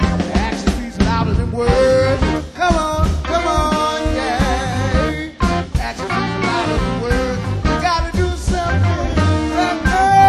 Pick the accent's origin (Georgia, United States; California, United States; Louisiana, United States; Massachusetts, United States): Louisiana, United States; New Orleans; Well, that's my hometown. We're going to take you down to New Orleans.